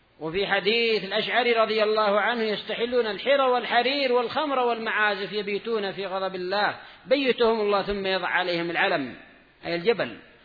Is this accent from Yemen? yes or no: yes; Yemen; عندنا في اليمن يسمونه كذلك